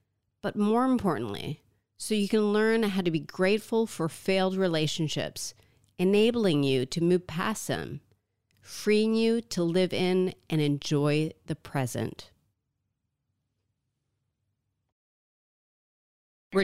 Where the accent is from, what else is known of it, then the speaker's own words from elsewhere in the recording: Canada; He's Croatian, I'm Canadian.